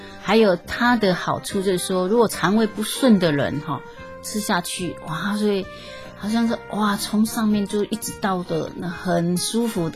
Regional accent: Taiwan; 不是，我是台湾人。

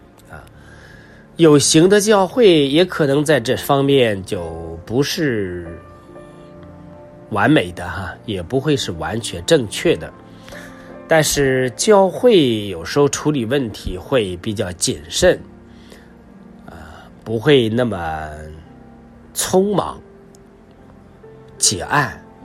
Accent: China; 啊，我们中国人说，啊，横看成岭侧成峰，远近高低各不同。

